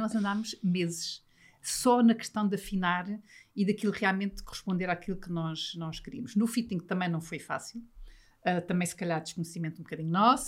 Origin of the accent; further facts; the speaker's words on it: Portugal; eu costumo dizer, nós somos portugueses, somos todos muito relacionais